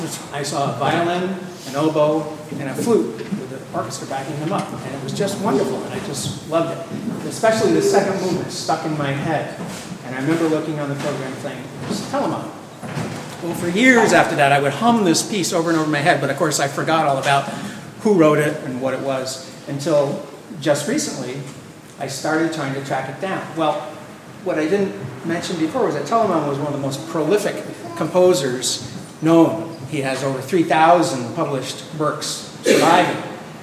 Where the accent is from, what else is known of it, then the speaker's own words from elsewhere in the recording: Vermont, United States; part of my string program growing up in Vermont